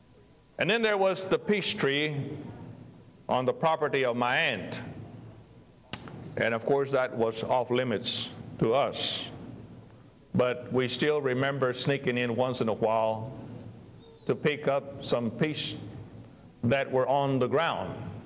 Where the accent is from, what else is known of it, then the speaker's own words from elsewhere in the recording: Sinton, Texas, United States; When I was growing up in South Texas, just outside of Corpus, in a little town by the name of Senton, mesquite trees are plentiful.